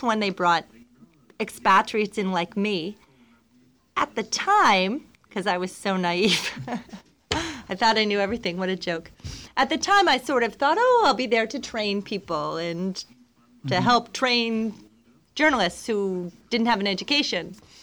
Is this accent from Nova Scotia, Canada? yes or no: yes; Dartmouth, Nova Scotia, Canada; also born or lived in Paris; I grew up in Dartmouth, and I went to the University of King's College.